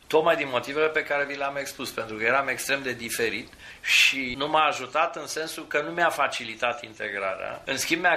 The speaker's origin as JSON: {"language": "Romanian", "country": "Romania", "also_born_or_lived": "Netherlands", "said": "Da, sunt român, vin din România, nu vă convine, asta e. Ceea ce privește experiența pe care am adus aici din Olanda, da, este o experiență foarte bogată."}